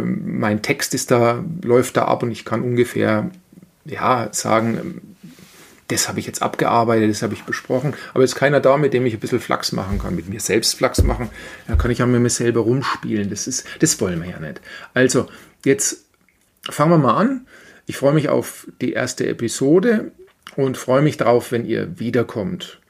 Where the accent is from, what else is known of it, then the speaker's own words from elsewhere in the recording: Bavaria, Germany; ich bin Franke